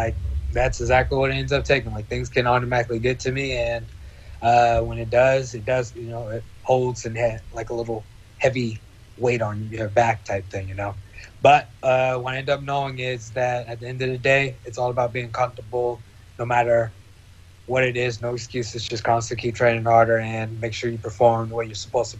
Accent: Tyler, Texas, United States; Houston, okay. See, I was from Tyler, Texas.

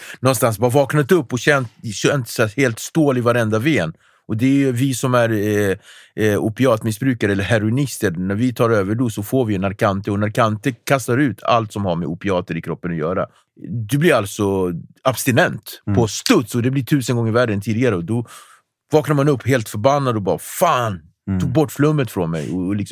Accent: Nacka, Stockholm County, Sweden; also born or lived in Cape Verde; Jag uppväxte i Nacka, jag kommer från Kapverdeöarna. Kom till Sverige 1979, 5 år gammal.

